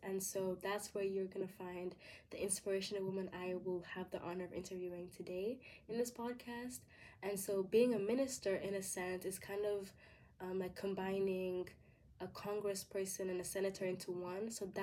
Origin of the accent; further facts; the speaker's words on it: Rwanda; the women that have inspired me as I've grown up in Rwanda